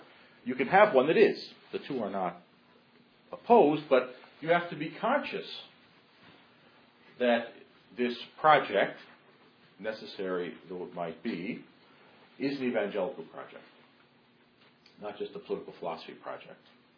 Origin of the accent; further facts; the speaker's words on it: Canada; I'm just from Canada. I'm trying to be nice to my friends here.